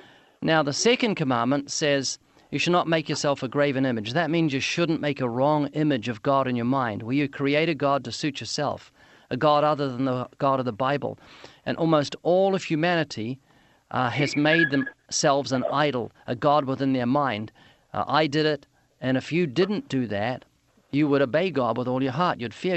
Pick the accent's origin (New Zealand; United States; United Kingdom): New Zealand; See, I'm originally from New Zealand, and I remember Sheffield on our stainless steel bread knives